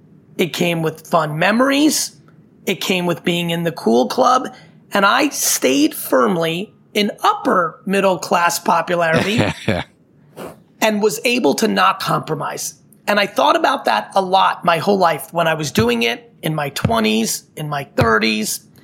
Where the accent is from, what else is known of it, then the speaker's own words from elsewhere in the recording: New Jersey, United States; I grew up in New Jersey in the 80s and 90s